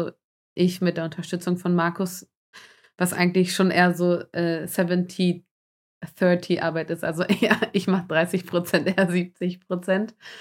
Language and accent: German; Germany; Wir haben beide einen polnischsprachigen Background, also unsere Eltern kommen aus Polen, aber trotzdem sind wir ja in Deutschland aufgewachsen.